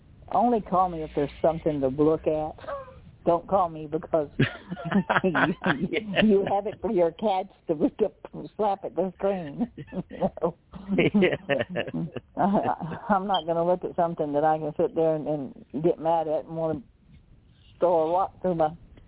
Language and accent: English; Texas, United States; And then, you know, I'm from Texas, and I always pulled off the Texas angle.